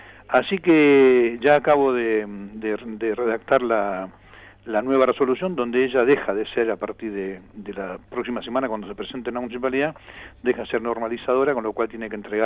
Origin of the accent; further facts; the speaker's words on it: Avellaneda, Buenos Aires Province, Argentina; pues no soy de Patagones, pero bueno, yo soy de Avellaneda.